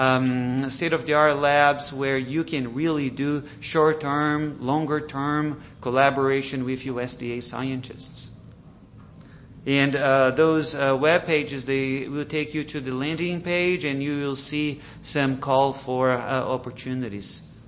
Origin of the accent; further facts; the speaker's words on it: Brazil; since I'm from Brazil, you see most of the information ties into what's available out there.